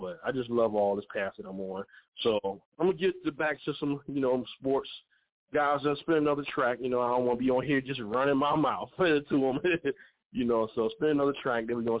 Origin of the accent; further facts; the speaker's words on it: Philadelphia, Pennsylvania, United States; now in New Jersey, United States; He's here from here, New Jersey, Trenton, and I grew up like in Philly.